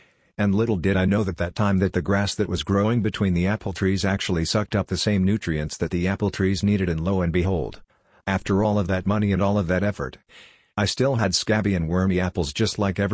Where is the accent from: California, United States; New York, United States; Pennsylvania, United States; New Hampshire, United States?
New Hampshire, United States; I grew up in New Hampshire, so I had to live through New Hampshire winters